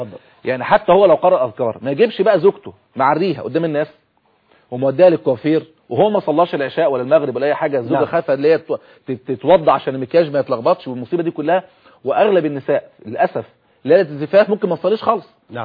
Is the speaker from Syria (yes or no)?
no; Egypt; والله العظيم عندنا في مصر يعني شيء محزن.